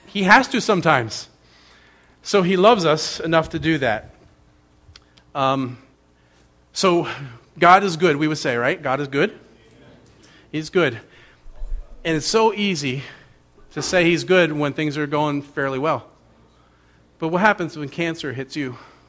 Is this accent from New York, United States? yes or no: no; New Jersey, United States; I'm from New Jersey, so that's my problem.